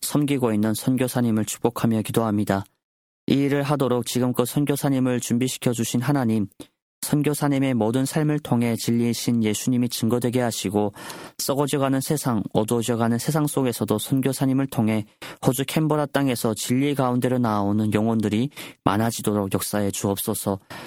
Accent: North Korea; 우리 고향에 계시는 북조선의 성도님들도

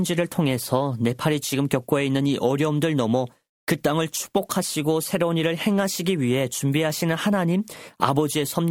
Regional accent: North Korea; 그래서 저는 우리 고향 땅 북조선에서도 그와 같은 일들이 일어날 수 있다고 굳게 믿습니다.

